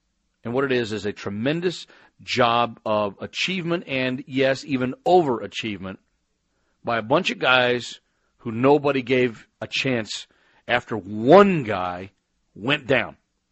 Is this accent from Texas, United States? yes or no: yes; Texas, United States; now in New England, United States; I have to admit, as a kid growing up in Texas, it was kind of like, oh, man, the Celtics are winning again.